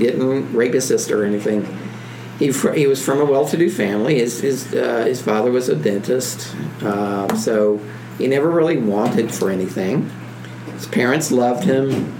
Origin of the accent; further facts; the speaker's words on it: Appalachia, United States; I'm Appalachian. I was born Appalachian.